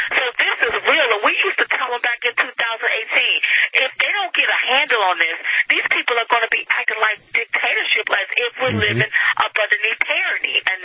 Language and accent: English; Detroit, Michigan, United States; also born or lived in North Carolina; We grew up half in Detroit and then in North Carolina.